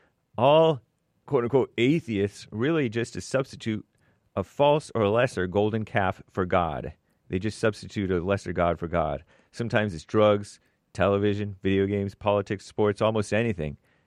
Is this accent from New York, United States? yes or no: yes; Buffalo, New York, United States; Zach, I'm from Buffalo, New York, and so many people in this city are miserable, rude, and just plain unhappy in life.